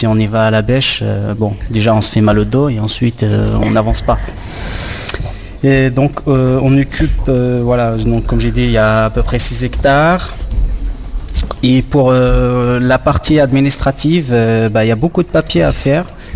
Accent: Morocco; moved away as an adult; now in France; Je suis arrivé du Maroc en 2010, j'ai fait un BTS, un bac plus 2 dans la région parisienne.

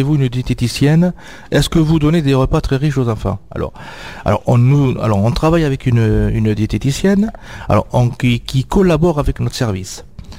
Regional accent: Occitanie, France; je suis pas originaire de Touraine puisque je suis du Gers

